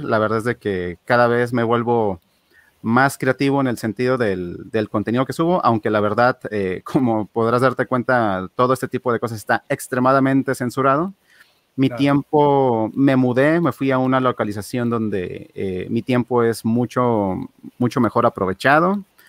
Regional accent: Mexico; yo soy de México

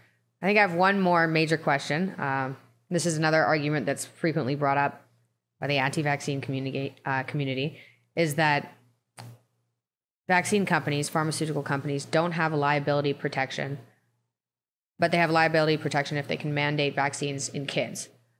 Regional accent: Canada; so most people I know in Canada, I'm from Canada

